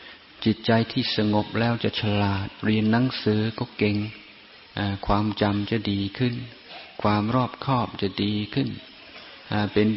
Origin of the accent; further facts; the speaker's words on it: Isan, Thailand; เราเกิดเป็นคนอีสานเกิดเป็นคนไทยเราเป็นชาวพุทธ